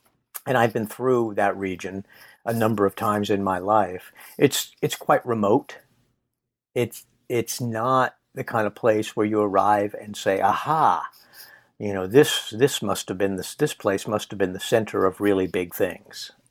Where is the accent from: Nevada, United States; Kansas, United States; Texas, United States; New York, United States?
Nevada, United States; I grew up in Nevada